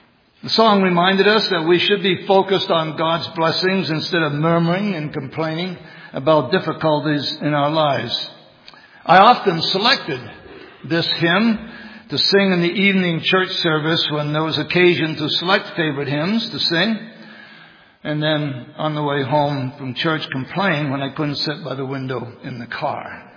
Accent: Maine, United States; It was a gospel song that was commonly sung in the church that I grew up in Maine.

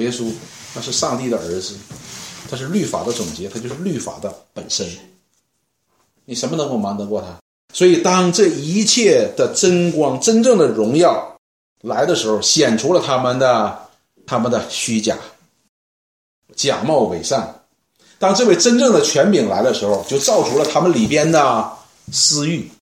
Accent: Northeast China, China; accent: Northeastern Mandarin; 用我们东北话说叫光杆司令

